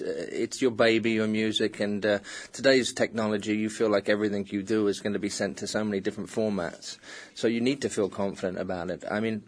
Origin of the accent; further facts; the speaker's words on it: England, United Kingdom; now in United States; I'm an Englishman, and that's the first thing you should know.